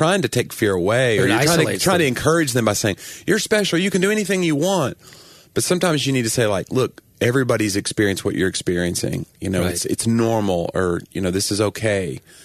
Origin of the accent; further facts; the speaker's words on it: Tennessee, United States; We're both, listen, we're both from Tennessee. There's a chance we're saying a lot of stuff wrong.